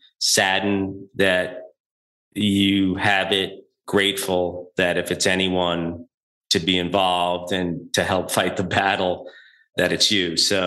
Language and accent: English; New York, United States; And also as a New Yorker, thank you for your work there.